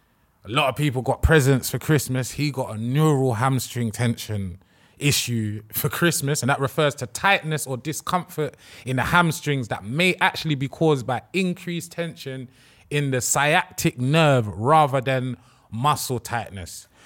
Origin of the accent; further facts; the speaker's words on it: Ghana; I'm Ghanaian. I'm rubbing out my own people.